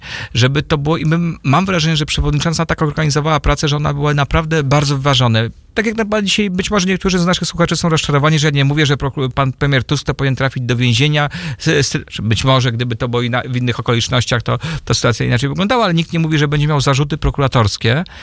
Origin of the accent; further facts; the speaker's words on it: Warsaw, Masovian Voivodeship, Poland; Mimo, że oczywiście z pochodzenia jestem warszawiakiem i tutaj mieszkam.